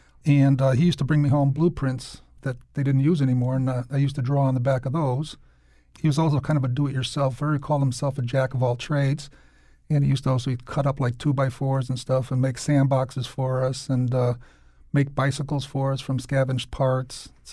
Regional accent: New Britain, Connecticut, United States; also born or lived in Hartford; Yeah, I was actually born in Hartford, but then immediately we moved to New Britain, and I'm from a family of 10, and I was the second born, and mom was Irish American, dad was Lithuanian American

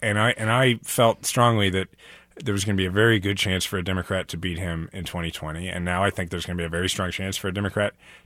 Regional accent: Kansas City, United States; whether it's here in my hometown of Kansas City or anywhere else in the country

